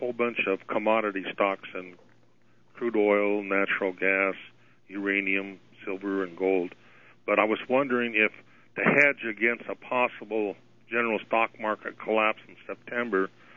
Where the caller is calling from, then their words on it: Ontario, Canada; Okay, I'm calling from Ontario.